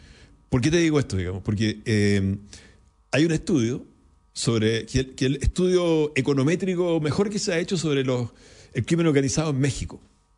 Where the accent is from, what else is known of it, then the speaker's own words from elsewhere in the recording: Ñuble, Chile; Yo soy de Ñuble y ahí lo conocí